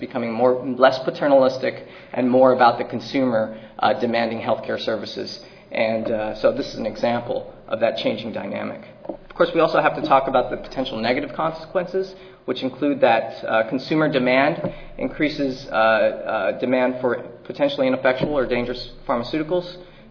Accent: California, United States; I'm from California, so I came ill-prepared to come to D.C. with hardly any winter clothes

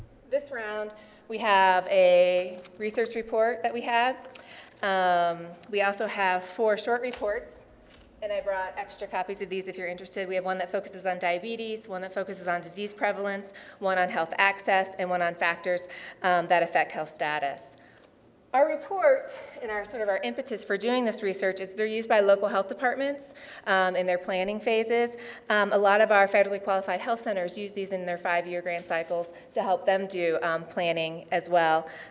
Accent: Ohio, United States; I was raised in Claremont County, which is right here, and I work in Athens County, which is right there.

